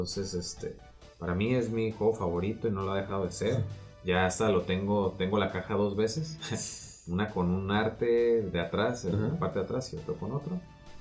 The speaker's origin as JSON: {"language": "Spanish", "country": "Mexico", "said": "como mexicano nos pasó a todos. O sea, como mexicano"}